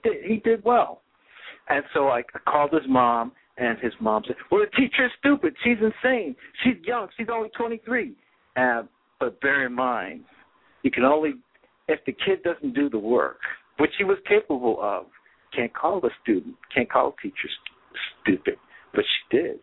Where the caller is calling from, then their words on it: Connecticut, United States; Hello, this is … I'm calling from Connecticut.